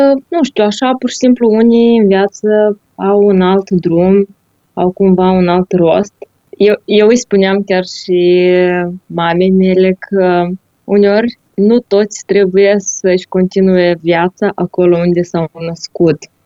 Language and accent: Romanian; Chișinău, Moldova; moved away as an adult; now in Prague, Czechia; Sunt originară din Chișinău, am 37 de ani. Chișinăul a fost, da, locul unde am învățat, unde am crescut, dar deja de 6 ani sunt stabilită în Praga